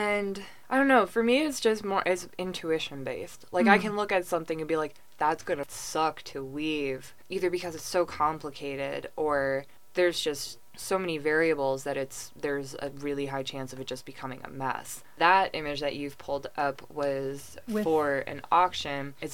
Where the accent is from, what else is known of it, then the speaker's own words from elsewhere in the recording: New York, United States; because I grew up in the Hudson Valley. My dad helped refound that school